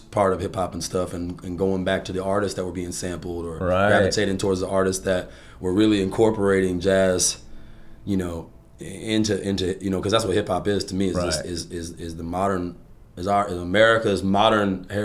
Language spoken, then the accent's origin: English; Los Fresnos, Texas, United States; Like, growing up in South Texas, outside of a little town down there, you know, living in a trailer.